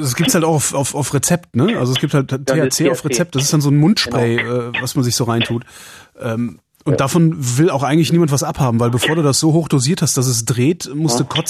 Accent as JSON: {"language": "German", "town": "Cologne", "region": "North Rhine-Westphalia", "country": "Germany", "said": "Ja, ich bin Kölner."}